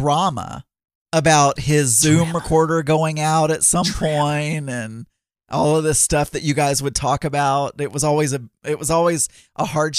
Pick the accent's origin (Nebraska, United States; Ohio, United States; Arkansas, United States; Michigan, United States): Arkansas, United States; I am from Arkansas.